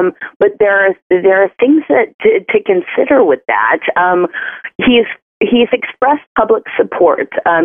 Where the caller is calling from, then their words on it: Seattle, Washington, United States; I'm calling from Seattle with Occupy Seattle.